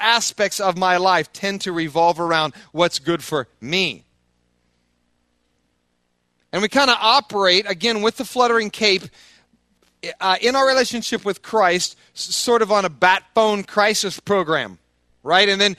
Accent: Midwest, United States; Who are you today? Well, I'm a Midwesterner.

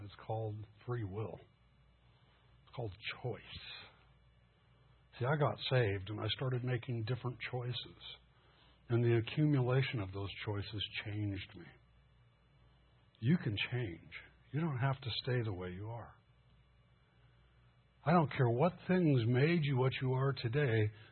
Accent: Los Angeles, California, United States; I grew up in East L.A. It was just as bad outside as it was inside.

